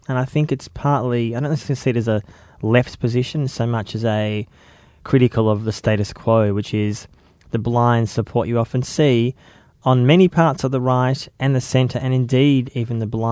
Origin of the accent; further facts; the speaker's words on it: Melbourne, Victoria, Australia; I'm from Melbourne.